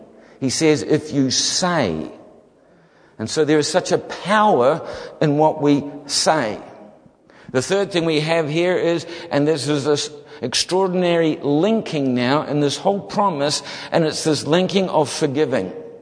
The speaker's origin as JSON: {"language": "English", "country": "New Zealand", "said": "I'm a Kiwi and we kind of, you know, black's black and white's white. We kind of say it how it is. It's a thing about New Zealanders."}